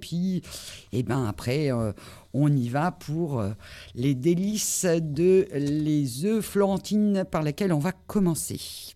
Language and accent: French; Hauts-de-France, France; Alors, on parle beaucoup comme ça dans le Nord, et moi je suis native du Nord